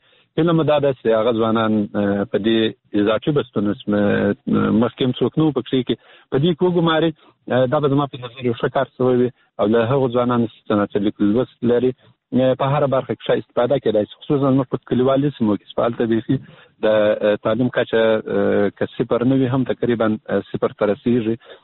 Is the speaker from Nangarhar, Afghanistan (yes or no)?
no; Zabul, Afghanistan; ډېر شانه کې موږ د نور ولایتو سره ځینې توپیرونه لرو.